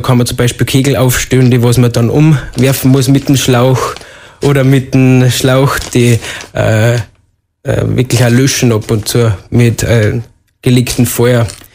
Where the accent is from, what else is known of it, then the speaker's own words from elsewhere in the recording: Wals-Siezenheim, Salzburg, Austria; ich bin in Weiß-Sietzenheim aufgewachsen